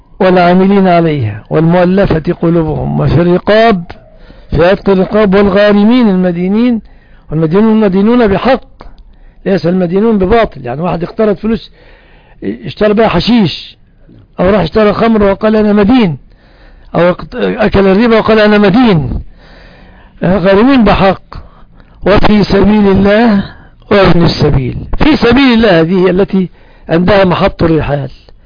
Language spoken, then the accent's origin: Arabic; Egypt; عندنا في مصر